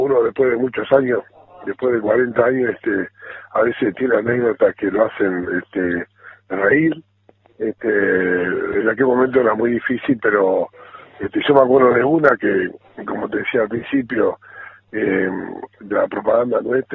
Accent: Uruguay; Mirá, para mí significa, como muchos uruguayos orientales que estuvimos luchando en la dictadura

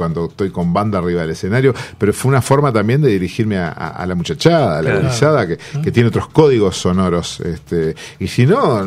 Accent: Montevideo, Uruguay; yo soy nacido, criado y vivo en Montevideo. Ahora hace unos años que estoy en la costa de Canelones, pero me sigo considerando citadino.

